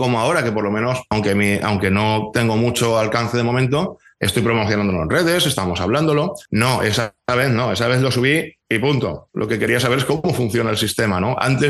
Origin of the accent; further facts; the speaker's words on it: Mislata, Valencian Community, Spain; al poquito estaba en bandas de mi localidad, 16, 17 años, y Mislata es donde yo nací, es un sitio pues con mucho circuito de rock.